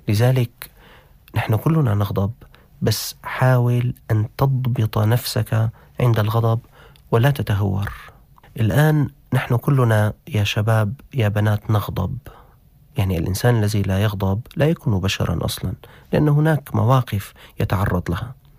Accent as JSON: {"language": "Arabic", "country": "Syria", "said": "شركات البناء الموجودة عندنا في الشام."}